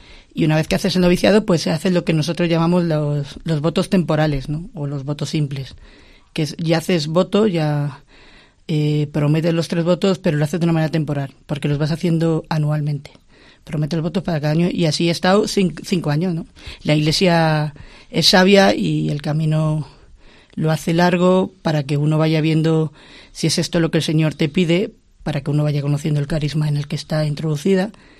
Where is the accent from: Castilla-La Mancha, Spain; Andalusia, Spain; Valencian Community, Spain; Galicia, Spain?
Castilla-La Mancha, Spain; Villamayor de Santiago; Yo soy de un pueblo de La Mancha, de Cuenca, de Villamayor de Santiago. Pueblo más bonito, posiblemente, de La Mancha.